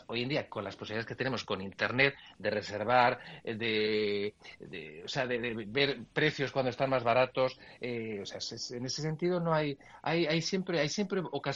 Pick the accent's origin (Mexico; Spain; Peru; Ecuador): Spain; Bilbao, Basque Country; Es como los bilbaínos cuando presumimos de nuestro precioso Bilbao como está